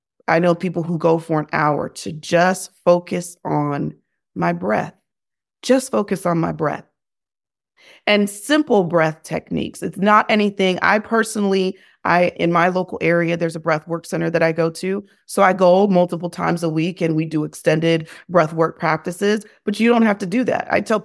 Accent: Germany; me, I grew up in Germany, so I spent a lot of time outside.

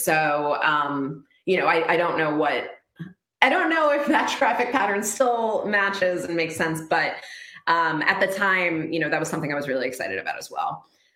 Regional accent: Manhattan, New York, United States; I'm a native New Yorker. I grew up in Manhattan, and I was like, okay, this is my hometown paper.

